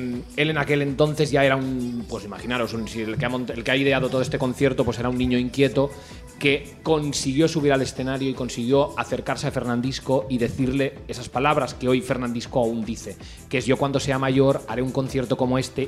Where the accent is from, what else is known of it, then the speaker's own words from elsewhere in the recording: Lleida, Catalonia, Spain; yo estaba en una radio de Lleida porque yo soy de Lleida